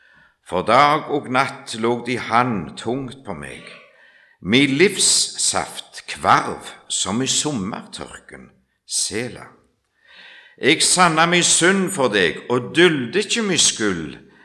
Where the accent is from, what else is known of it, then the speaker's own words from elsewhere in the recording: Rogaland, Norway; accent: Ryfylke dialect; for jeg har en dialekt som er ganske grov fra Ryfylke.